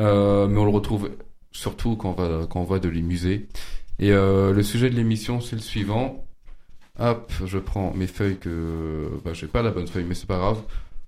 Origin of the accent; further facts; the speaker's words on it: France; On est, bah, bien, on est bien des Français.